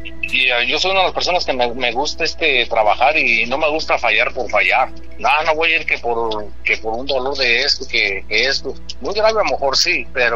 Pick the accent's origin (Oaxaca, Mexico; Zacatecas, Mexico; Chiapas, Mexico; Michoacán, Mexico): Michoacán, Mexico; Queringuicharo; me sucedió ahí en el rancho donde soy yo, ahí de Michoacán, ahí de Queringuicharo, pues, cerca de Zamora, La Piedad y Cuandureo. Yo soy municipio de Cuandureo, Michoacán.